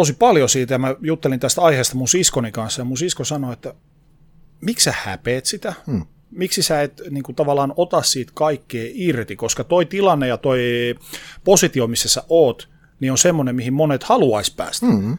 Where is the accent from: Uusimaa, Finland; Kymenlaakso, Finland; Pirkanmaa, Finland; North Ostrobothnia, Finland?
North Ostrobothnia, Finland; Oulu; joka oli Oulussa, mistä olin siis tosiaan kotoisin